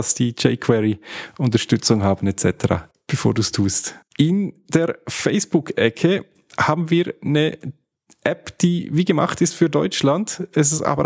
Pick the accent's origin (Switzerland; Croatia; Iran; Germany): Switzerland; accent: Swiss German; Wir sagen mehr, also in Schweizerdeutsch sind Hunde sind Hund. Also Hund, ja. Zumindest in meinem Dialekt.